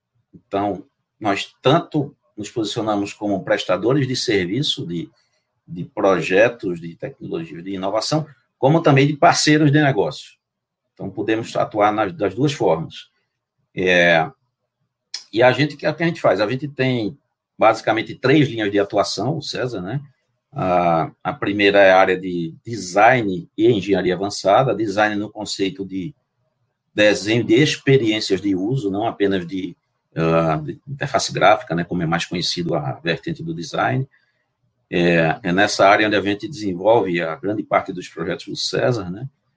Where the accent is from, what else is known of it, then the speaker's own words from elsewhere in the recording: Recife, Pernambuco, Brazil; Bom, eu sou recifense, tenho 54 anos